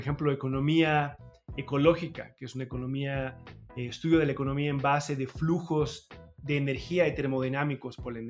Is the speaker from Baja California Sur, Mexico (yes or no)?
no; Mexico City, Mexico; Yo soy del DF, de la Ciudad de México. Es una ciudad gigantesca, entonces era muy obvio para mí, ¿no?